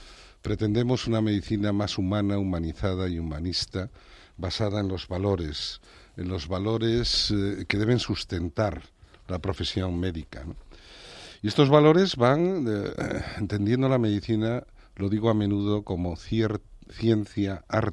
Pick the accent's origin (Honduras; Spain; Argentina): Spain; A Pobra de Trives, Galicia; Mi pueblo, mis raíces, mi vida, mi cuna, mi familia, mis amigos, los amoriños primeiros, mi vida está muy vinculada a mi pueblo, A Pobra de Trives